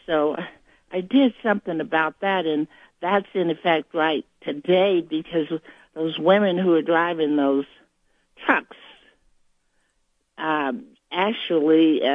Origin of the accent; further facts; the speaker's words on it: Indianapolis, Indiana, United States; moved away as an adult; now in Salt Lake City, United States; I am from Indianapolis. I was raised in Indianapolis, Indiana, and went to school, went to IUPUI, and worked there for many years. And then I relocated to Salt Lake City, Utah, in 1974